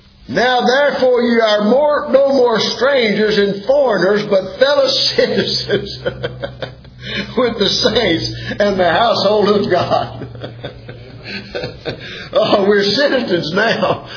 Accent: United States; I'm American and I'm grateful to be an American. I'm proud to be an American.

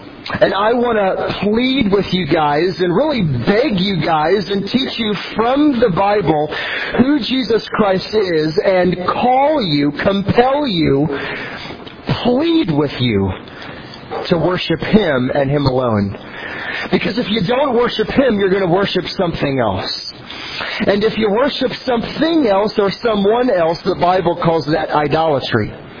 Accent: St. Louis, Missouri, United States; born or raised there; also born or lived in Los Angeles

